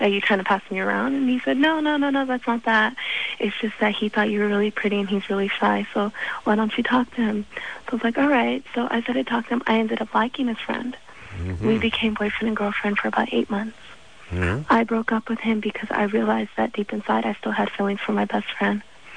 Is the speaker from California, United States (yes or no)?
yes; San Jose, California, United States; now in Visalia, United States; I'm 16, so I've grown up with him, and I moved out to Visalia from San Jose.